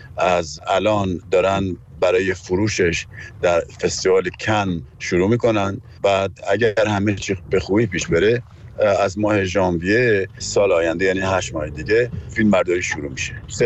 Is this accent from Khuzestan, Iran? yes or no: no; Tehran, Tehran Province, Iran; پدرم اونجا کار میکرد و یکی از کارمندان نگهداری استادیوم تو ورزشگاه و منم تو اونجا به دنیا اومدم و از همونجا بزرگ شدم